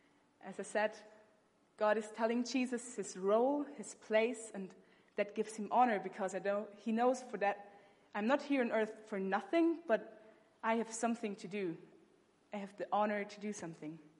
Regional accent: Austria; So I grew up in Austria, my mom is from Austria, but my dad is from Germany. So I was half German

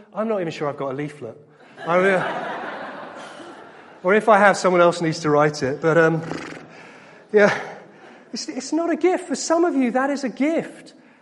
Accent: United Kingdom; You don't just say, "I'm fine," which is our normal response, isn't it? Because we're British.

